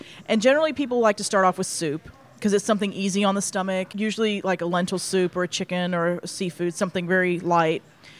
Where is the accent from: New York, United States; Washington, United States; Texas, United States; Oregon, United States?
Texas, United States; Fort Worth; Raised in Texas, and my father is of Palestinian origin.